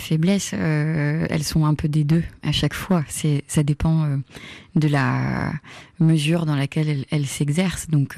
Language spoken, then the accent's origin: French; Normandy, France; J'ai grandi en Normandie, dans un petit village avec des vaches, etc.